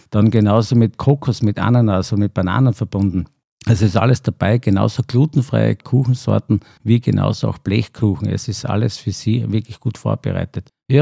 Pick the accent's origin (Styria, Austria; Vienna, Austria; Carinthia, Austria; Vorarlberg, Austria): Styria, Austria; Ich komme aus der Obersteiermark, aus der Gößergegend, sagen wir